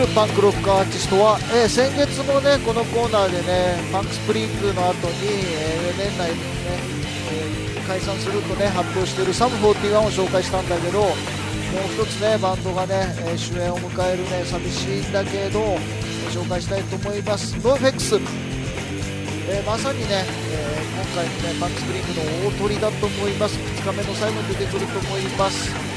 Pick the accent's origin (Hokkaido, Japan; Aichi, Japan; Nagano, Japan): Hokkaido, Japan; 僕ら北海道人としてはきつかったりするけど